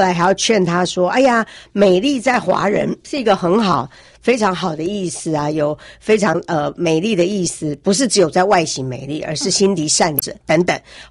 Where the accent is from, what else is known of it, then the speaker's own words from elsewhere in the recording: Taiwan; 希望对我们台湾人赶快的不是美国人这样。